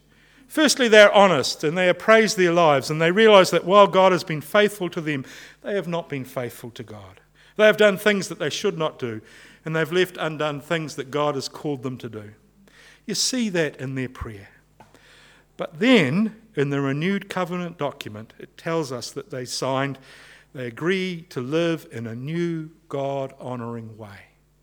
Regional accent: Auckland, New Zealand; But I grew up in West Auckland. And growing up in West Auckland in the 1970s

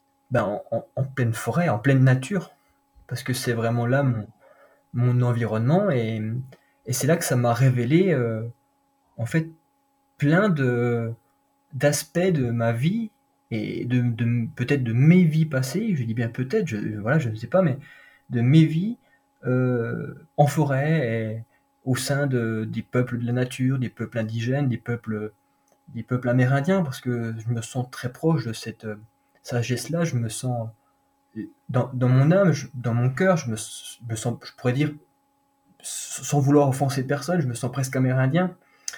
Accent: Bourgogne-Franche-Comté, France; born there; même si je suis né dans le Doubs, pas très loin

